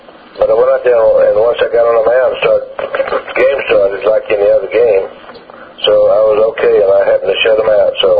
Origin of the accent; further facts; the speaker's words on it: Alabama, United States; I'm from Alabama. I've never been out of this state, and I didn't care about what other people did anyway.